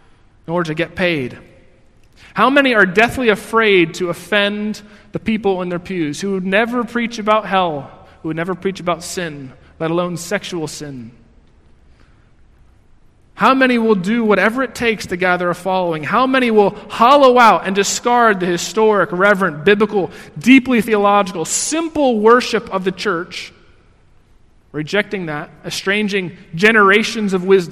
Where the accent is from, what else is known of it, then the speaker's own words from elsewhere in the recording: United States; because I'm an American and we innovate. That's who we are.